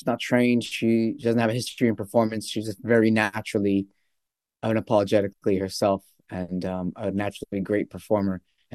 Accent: Glen Ridge, New Jersey, United States; I grew up in Glen Ridge, New Jersey. That's where my house was. That's where my mother raised me.

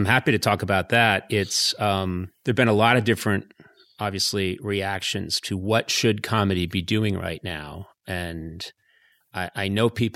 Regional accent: Boston, Massachusetts, United States; I think we are of a similar vintage. And I grew up in Boston.

